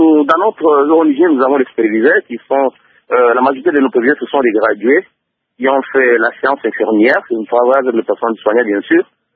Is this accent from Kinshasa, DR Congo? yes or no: no; Mambasa, Ituri, DR Congo; les problèmes environnementaux que nous connaissons chez nous à Mambasa